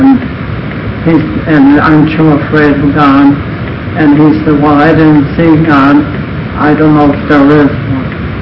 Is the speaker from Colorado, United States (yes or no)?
yes; Colorado, United States; from Colorado.